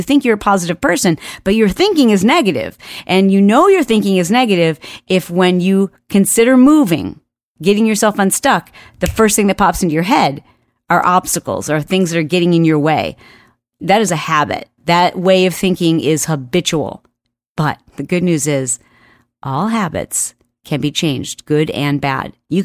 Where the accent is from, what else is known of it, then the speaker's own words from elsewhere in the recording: Michigan, United States; Now, I grew up in Michigan, and if you've ever driven in a cold weather state